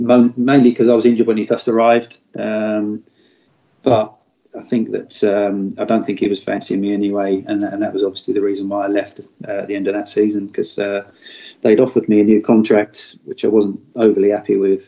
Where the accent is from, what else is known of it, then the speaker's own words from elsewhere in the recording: Guildford, South East England, United Kingdom; Guildford's my hometown, as you rightly said